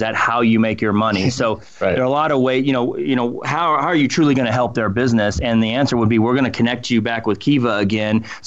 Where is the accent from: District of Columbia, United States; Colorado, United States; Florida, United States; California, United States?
Colorado, United States; this is new for us because we grew up in Colorado, and everything mm-hmm. is compliance driven first.